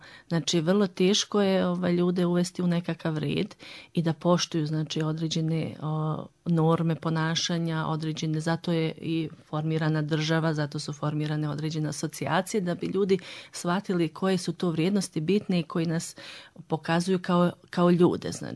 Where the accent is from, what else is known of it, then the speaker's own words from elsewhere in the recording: Prnjavor, Republika Srpska, Bosnia & Herzegovina; to je jedan jako lijep gradić i jako sam ponosna što sam rođena u Prnjavoru i što sam provela dane djetinjstva u tako lijepom mjestu. Prnjavor, znači, ima jako puno nacija, oko 16 nacija